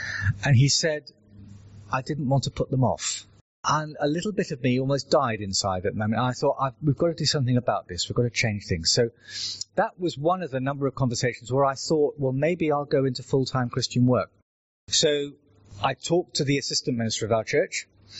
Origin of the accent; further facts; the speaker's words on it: Epsom, South East England, United Kingdom; I now live north of the river, and coming south of the river is a bit of a treat. I was born out near Epsom, Ashtead Way, and I was brought up there